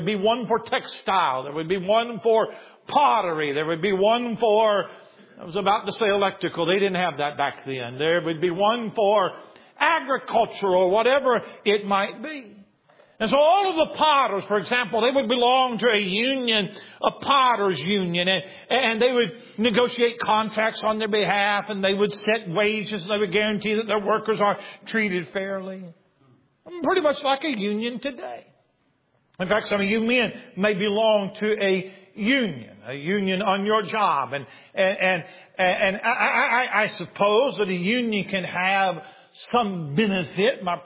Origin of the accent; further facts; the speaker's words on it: Milton, Florida, United States; So I am from Milton, Florida, not far from Pensacola.